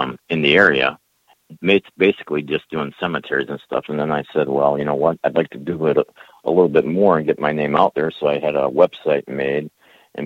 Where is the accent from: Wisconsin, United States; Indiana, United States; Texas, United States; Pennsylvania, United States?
Wisconsin, United States; Minocqua; I grew up in Minocqua, so in my high school days, we would always go out to what would be Summer Wind at the mansion back then